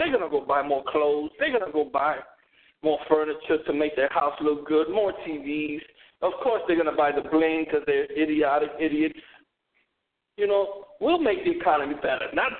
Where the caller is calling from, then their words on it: The Bronx, New York, United States; From the Bronx, New York.